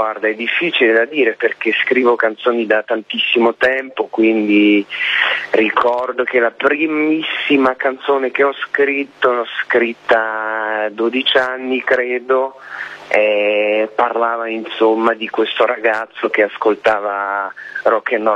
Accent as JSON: {"language": "Italian", "country": "France", "also_born_or_lived": "Lyon", "second_language": "Italian", "said": "quando sono tornato in Francia, perché io sono francese, no?"}